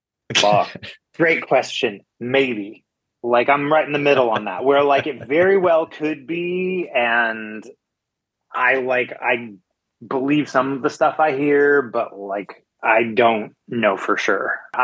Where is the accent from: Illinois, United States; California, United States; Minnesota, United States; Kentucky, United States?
California, United States; Riverside; SoCal, born and raised.